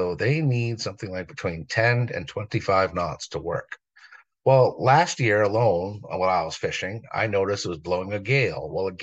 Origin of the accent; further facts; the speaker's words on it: Harpswell, Maine, United States; I grew up on Bailey Island, which is in Harpswell, Maine.